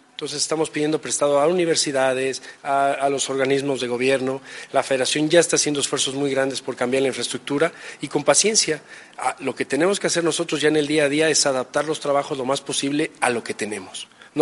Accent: Mexico; yo soy mexicano y no andamos tan lejos, o sea, no tendríamos por qué como mexicano presumir

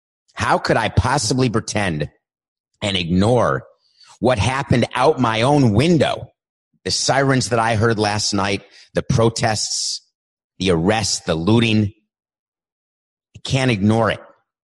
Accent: New York City, New York, United States; I grew up in New York City. I was aware of poverty. I was aware of racism.

